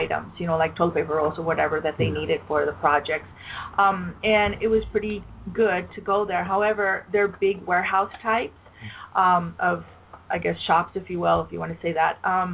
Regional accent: California, United States; we were from the Bay Area. I grew up in the Bay Area.

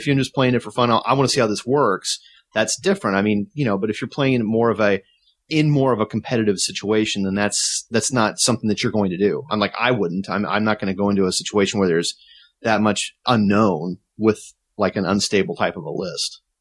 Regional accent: Springfield, United States; It's my hometown. I'm going to be down there staying with the old family.

